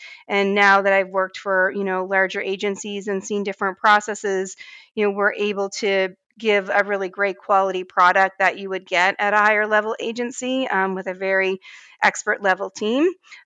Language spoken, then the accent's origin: English; Canada; moved away as an adult; now in United States; I came here from Canada in my early 20s to come work for an agency in Portland, Maine.